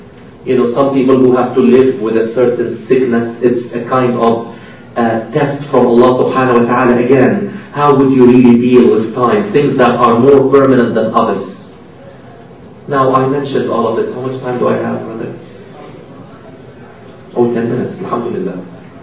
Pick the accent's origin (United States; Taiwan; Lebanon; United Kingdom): Lebanon; moved away as an adult; now in Canada; I am raising my family in Canada. I was raised in Lebanon until I was 19 years old